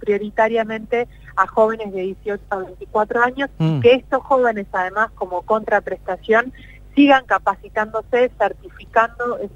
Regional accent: Neuquén, Argentina; somos todos neuquinos, digo, en mi caso nací y me crié en Neuquén, estudié acá, me recibí, me quiero quedar y elijo siempre la provincia de Neuquén, lugar donde además decido también tener mi familia

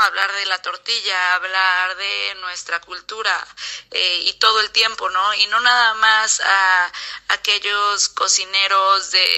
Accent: Mexico; yo soy mexicana 100%, mis padres también son mexicanos, mi abuela, mis abuelos, entonces yo crecí con comida, con moles, con comida mexicana

